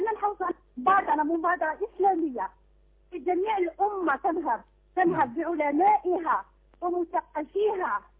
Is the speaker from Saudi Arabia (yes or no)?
no; Algeria; أنا حتما من الجزائر